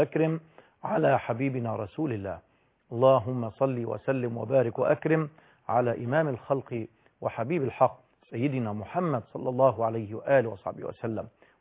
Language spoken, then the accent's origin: Arabic; Egypt; عندنا كمصريين